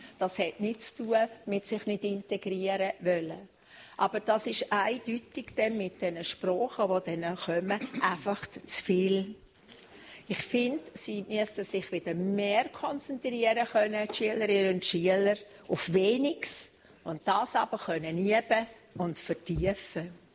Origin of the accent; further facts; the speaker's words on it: Basel-Landschaft, Switzerland; Die Fachmittelschulen bei uns in Baselbiet